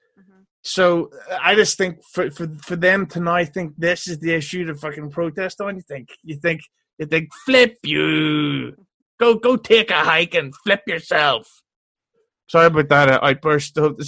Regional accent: Belfast, Northern Ireland, United Kingdom; Yes, I'm from Belfast, Ireland

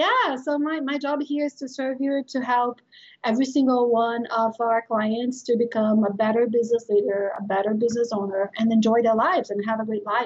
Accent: Brazil; English is a second language; I mean, if you notice my accent, I am Brazilian. So I come from Brazil

